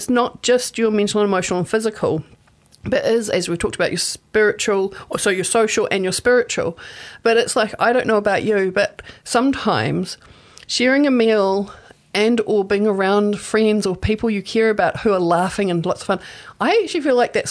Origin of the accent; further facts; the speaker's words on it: Rotorua, Bay of Plenty, New Zealand; moved away as an adult; now in Hamilton, New Zealand; Because I grew up in Rotorua, right? But I moved to Hamilton, to Kirikiriro, when I was 18 to go to university. And I'm about to turn 50, and I'm still here, and I'm, like, Hamilton is home.